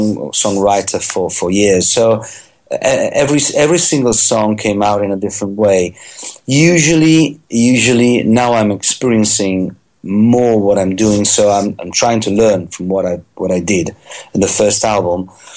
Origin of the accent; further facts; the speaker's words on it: Italy; I'm a British citizen actually. Although I was born and raised in Italy, my mum comes from Manchester.